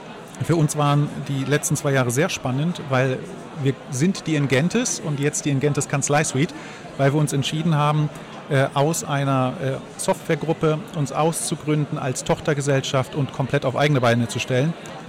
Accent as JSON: {"language": "German", "region": "Hamburg", "country": "Germany", "said": "Ich bin aus Hamburg und insofern ist das hier ein Heimspiel für mich."}